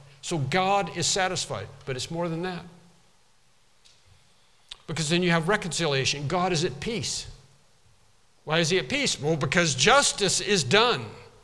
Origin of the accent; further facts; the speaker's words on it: the South, United States; we're from the South, so we said, Daddy.